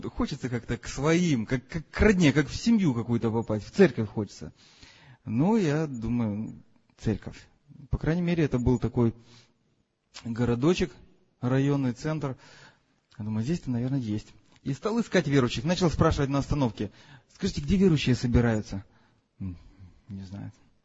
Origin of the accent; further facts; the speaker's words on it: Kyiv, Ukraine; Родился я в Киеве, там и вырос, и посещал церковь большую.